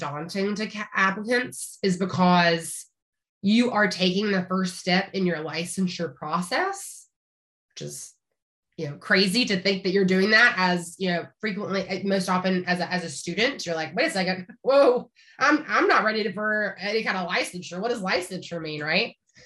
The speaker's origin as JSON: {"language": "English", "country": "United States", "said": "I always feel so fancy whenever I say province as an American."}